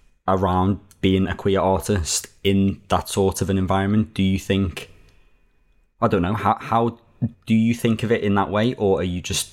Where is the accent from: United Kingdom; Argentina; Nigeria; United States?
United States; New York; obviously growing up in New York, being between New York